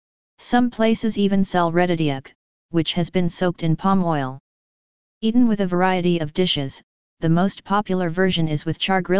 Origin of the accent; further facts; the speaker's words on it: Sierra Leone; It's also very popular in neighboring Ghana and my home country Sierra Leone